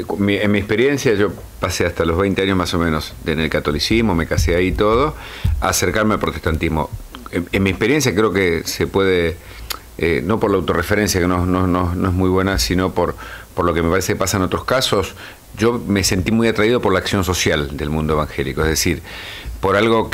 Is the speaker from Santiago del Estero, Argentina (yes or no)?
no; Santos Lugares, Buenos Aires Province, Argentina; pues somos de Santos Lugares. Y ahí nos criamos